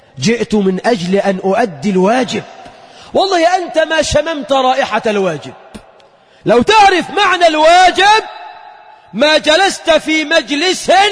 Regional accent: Egypt; اللهم اجعل بلدنا مصر خير البلاد، واجعل شعبها خير العباد

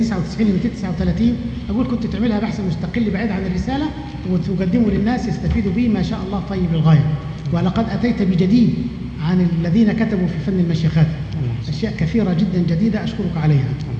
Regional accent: Egypt; عندنا في مصر

